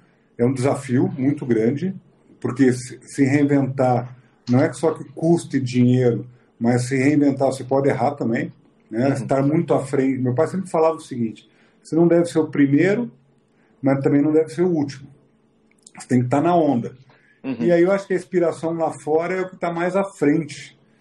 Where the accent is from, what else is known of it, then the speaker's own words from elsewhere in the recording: Curitiba, Paraná, Brazil; Eu sou curitibano nato, cara.